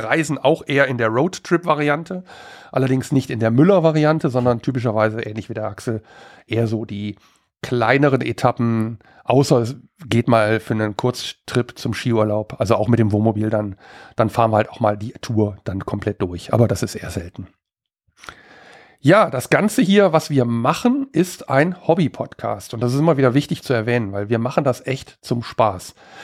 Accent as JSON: {"language": "German", "region": "North Rhine-Westphalia", "country": "Germany", "said": "ich komme aus NRW, wie der Axel schon sagte, aus dem Bergischen Land."}